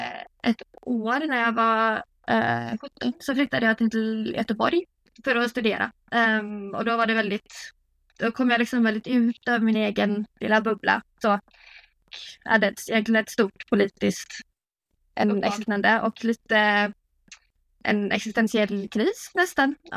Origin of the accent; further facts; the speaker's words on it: Akershus, Norway; now in Stavanger, Norway; Jag är svensk men bor i Norge. Har växt upp i Norge. Rätt utanför Oslo.